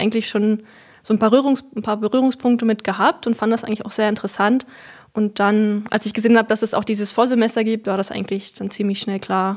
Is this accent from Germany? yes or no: yes; Herrnhut, Saxony, Germany; Also ich komme ja ursprünglich hier aus der Region, aus Herrnhut.